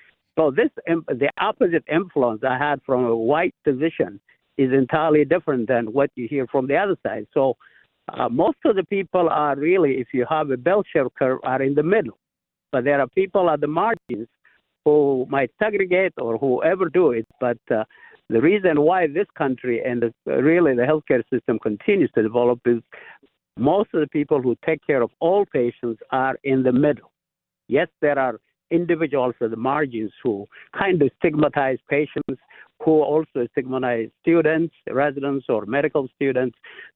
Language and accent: English; Ethiopia; now in United States; I'm originally from Ethiopia.